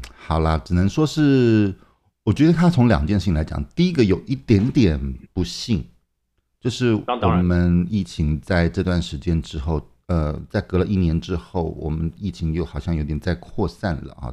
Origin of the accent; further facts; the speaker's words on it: Hangzhou, Zhejiang, China; 我大概原则上我不是在上海就在北京，或者是在我老家浙江杭州那个地方